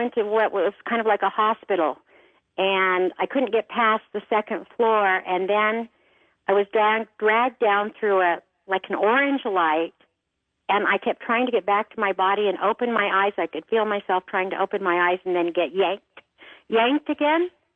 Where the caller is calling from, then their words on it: Salt Lake City, Utah, United States; Salt Lake City.